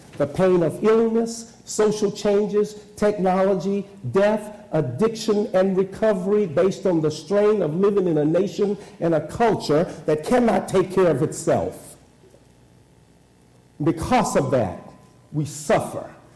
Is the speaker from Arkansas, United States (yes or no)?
yes; Augusta, Arkansas, United States; I grew up in Augusta, Arkansas. They chop cotton there.